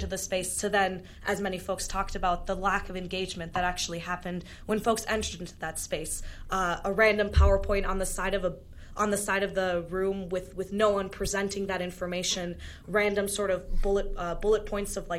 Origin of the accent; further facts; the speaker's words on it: Saint Paul, Minnesota, United States; I'm from St. Paul, Minnesota.